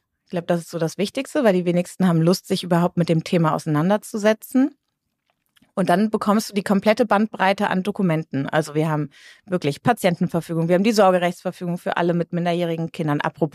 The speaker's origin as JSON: {"language": "German", "region": "Hamburg", "country": "Germany", "said": "Ich bin eigentlich Hamburgerin. Fangen wir mal damit an. Eigentlich bin ich Hamburgerin"}